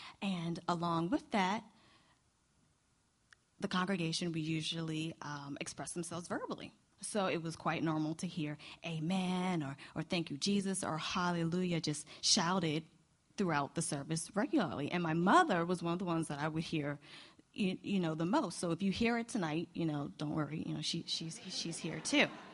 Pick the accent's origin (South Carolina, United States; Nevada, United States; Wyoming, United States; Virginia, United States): Virginia, United States; Williamsburg; I grew up in Williamsburg, Virginia.